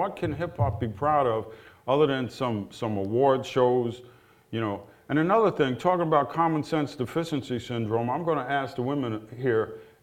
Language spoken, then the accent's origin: English; New Jersey, United States; in my home state of New Jersey, they laid off 22,000 teachers.